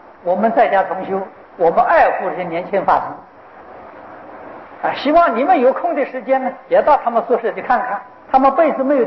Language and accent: Chinese; China; now in Singapore; 我们从中国来到新加坡，父母不在身边